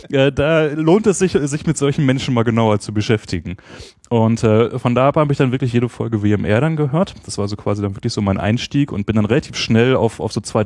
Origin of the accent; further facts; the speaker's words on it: Essen, North Rhine-Westphalia, Germany; moved away as an adult; also born or lived in Göttingen; now in Berlin, Germany; Geboren in Essen, dann direkt nach dem Abi nach Göttingen und dort dann 20 Jahre studiert